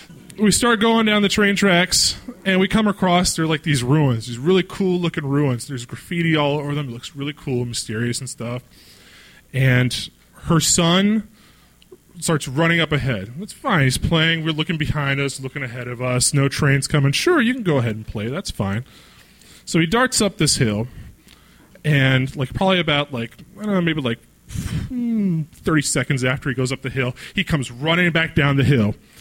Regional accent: East Coast, United States; So I grew up on the East Coast. I love graffiti.

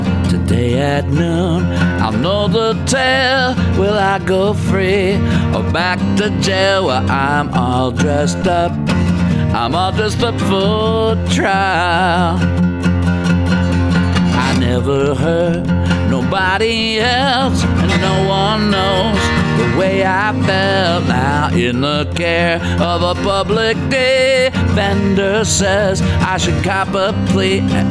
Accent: Columbus, Ohio, United States; hometown of Columbus, Ohio. It's definitely a music highway. And then, of course, it goes up through my hometown.

